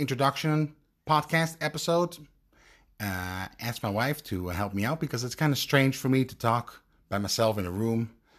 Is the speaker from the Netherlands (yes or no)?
yes; Netherlands; I'm actual blonde because I'm from the Netherlands.